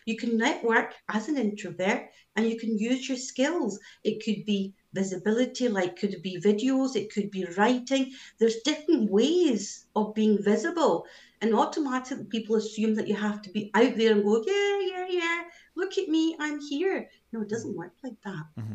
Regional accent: Scotland, United Kingdom; Here, I'm from Scotland, as you can tell by my accent, right?

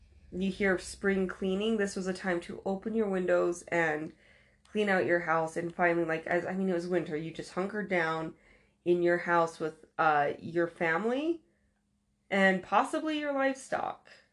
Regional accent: United States; We're American. They don't teach a shit about the rest of the world.

